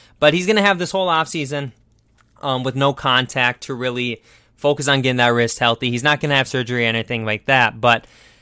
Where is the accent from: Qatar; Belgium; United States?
United States; Minnesota; I know I'm from Minnesota. Maybe we're supposed to hate the Bucks.